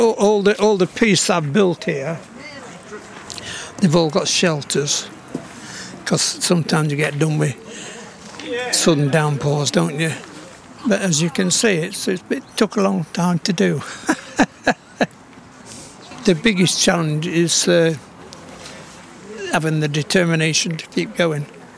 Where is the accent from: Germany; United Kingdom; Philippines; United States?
United Kingdom; Bilsthorpe, East Midlands; born there; I was born in Bilsthorpe. I went to the mine first at Bilsthorpe and then I went in the army, come back, bought a house in Rainworth in 71 and went back down the mine at Rufford here.